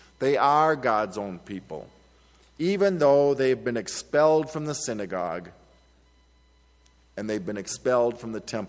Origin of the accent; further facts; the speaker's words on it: Beloit, United States; a buddy of mine who I grew up with in Beloit at the First Presbyterian Church there